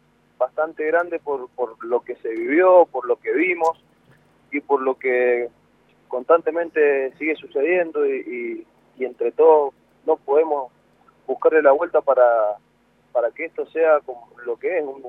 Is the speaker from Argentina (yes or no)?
yes; Mendoza, Argentina; que somos del Valle de Uco